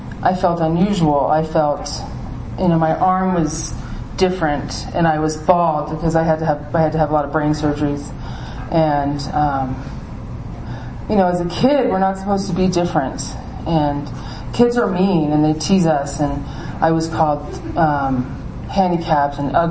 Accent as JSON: {"language": "English", "town": "Seattle", "region": "Washington", "country": "United States", "tie": "born there", "said": "I was born in Seattle to an alcoholic family."}